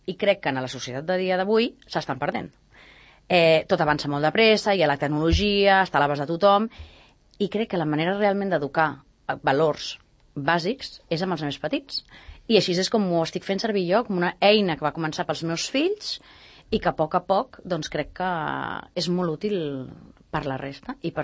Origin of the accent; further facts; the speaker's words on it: Catalonia, Spain; El meu marit és britànic, jo sóc catalana, tinc família doncs, que només parla castellà, família que només parla francès